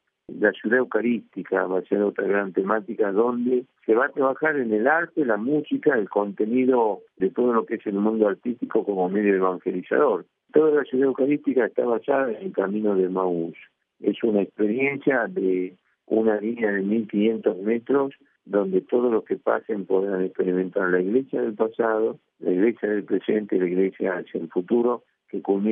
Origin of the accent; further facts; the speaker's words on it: Argentina; para nosotros como argentinos, tener un Papa argentino